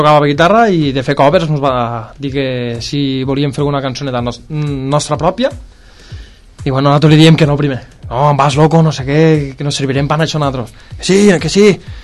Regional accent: Roquetes, Catalonia, Spain; som de Roquetes, ja fa uns anyets que fa que estem en la música

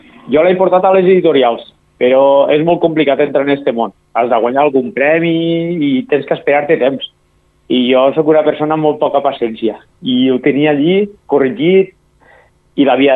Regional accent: Amposta, Catalonia, Spain; Jo sóc d'Amposta.

